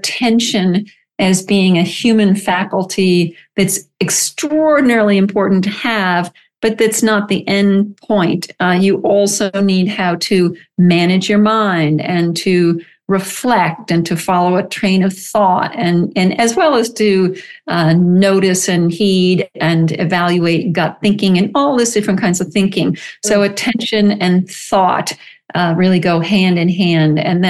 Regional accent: Boston, Massachusetts, United States; also born or lived in Japan; And now I grew up around Boston. I went to college in Connecticut. And then shortly after that, I moved to Japan

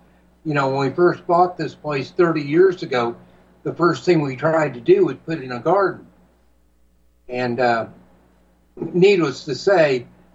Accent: Merritt Island, Florida, United States; now in Missouri, United States; I grew up in Florida. I grew up on Merritt Island. And I've got to admit, it was much easier to grow stuff there than it is where we're at here in Missouri.

